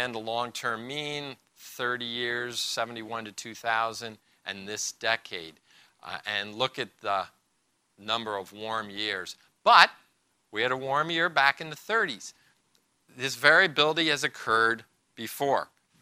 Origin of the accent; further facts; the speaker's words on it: New Jersey, United States; And in Jersey, it's a wonderful state, my home state